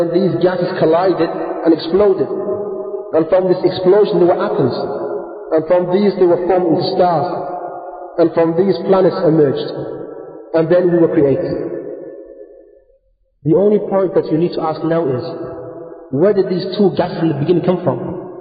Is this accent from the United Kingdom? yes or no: yes; United Kingdom; If you look in the West, for example, I'm from Britain, and we have political parties.